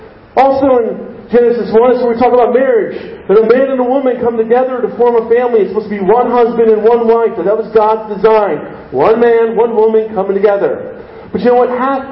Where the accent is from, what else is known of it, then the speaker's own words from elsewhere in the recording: United States; Living our lives of comfort in American West. I love being American because I have lots of comfort.